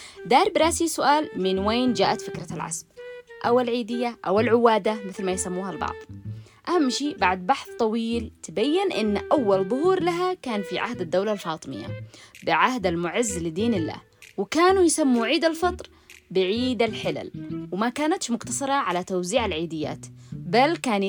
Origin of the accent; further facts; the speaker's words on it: Yemen; ولكن بلهجتنا إحنا اليمنيين